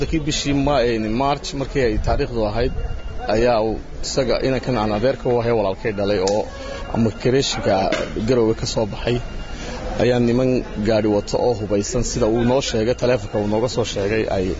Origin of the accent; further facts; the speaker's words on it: Somaliland, Somalia; anagu kulayde dad reer Soomaaliland baan nahay muwaadiniin reer Soomaaliland baan nahay